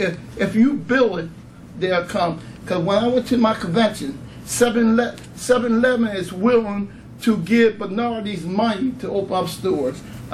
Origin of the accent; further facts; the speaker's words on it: Dundee, Scotland, United Kingdom; when I came from Rosegate, from Dundee, we used to cut through Millside and go to the store, Bill's Market